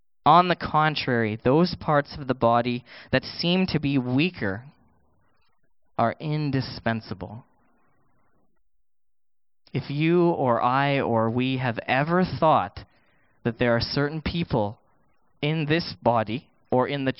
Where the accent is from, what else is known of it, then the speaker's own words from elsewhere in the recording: India; And now, man, I love being Indian. I think it's kind of better than most of you. I'm just kidding. But you know what? It's so wonderful because now I've married someone who's not Indian, and she loves Indian culture, and she loves things made in India, like me.